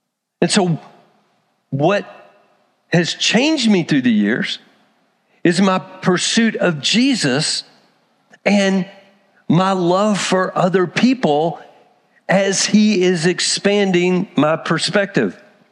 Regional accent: Texas, United States; especially because growing up in Texas, I can remember with the Hispanic population

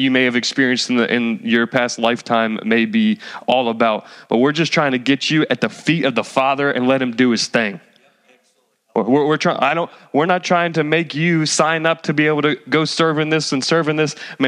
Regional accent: New Jersey, United States; All right, I'm from Jersey. I could take it.

